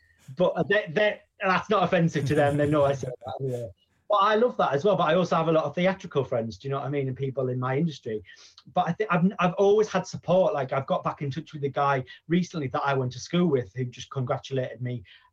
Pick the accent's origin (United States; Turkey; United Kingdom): United Kingdom; North East England; I am from the Northeast. I'm very proud. I'm actually sat in the Northeast right now in lockdown